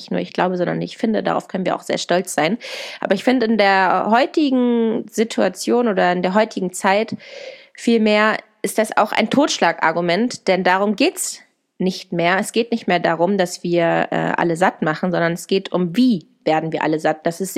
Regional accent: Hannover, Lower Saxony, Germany; ich komme übrigens aus Hannover

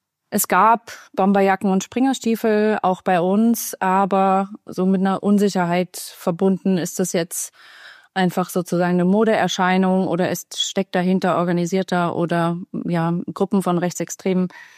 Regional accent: Baden-Württemberg, Germany; also born or lived in Lesotho; meine Schulzeit habe ich in der Nähe von Stuttgart verbracht.

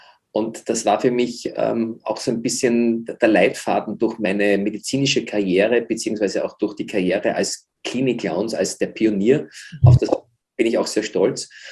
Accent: Vienna, Austria; Also ich bin ein waschechter Wiener mit einem Vater, der aus Polen kam. Meine Mutter kam aus dem Burgenland, ein kleines Bundesland bei uns, und so ein Mischmasch

